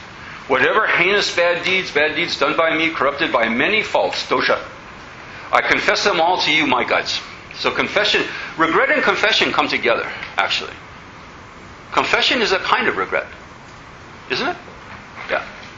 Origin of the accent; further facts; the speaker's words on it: United States; now in Australia; I'm an American in Australia